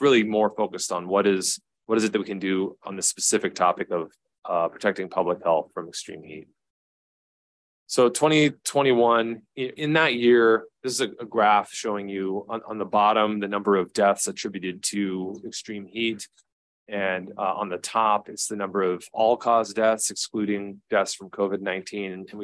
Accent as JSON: {"language": "English", "town": "Houston", "region": "Texas", "country": "United States", "tie": "born or raised there", "said": "I grew up in Houston, Texas, right? I don't like going back to visit in the summer, but people live there year-round."}